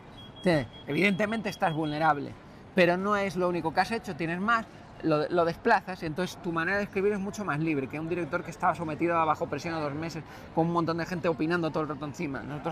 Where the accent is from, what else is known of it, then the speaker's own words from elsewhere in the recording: Canary Islands, Spain; born there; yo vengo a ser gallego, gallego, gallego. Eso a mi madre le partía el corazón. Porque yo nací en Canarias